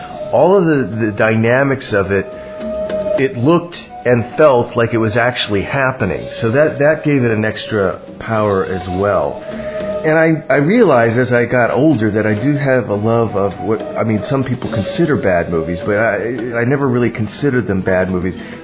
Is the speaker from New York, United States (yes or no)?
no; Burbank, California, United States; I grew up in Burbank